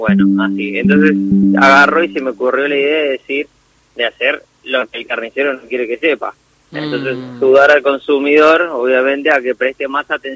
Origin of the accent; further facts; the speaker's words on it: Ituzaingó, Buenos Aires Province, Argentina; antes estaba trabajando en Ituzaingó, que soy de Ituzaingó.